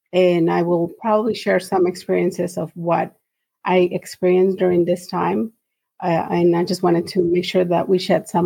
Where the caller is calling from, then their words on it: Arizona, United States; I'm actually joining from Arizona. And I have lived here for quite a few years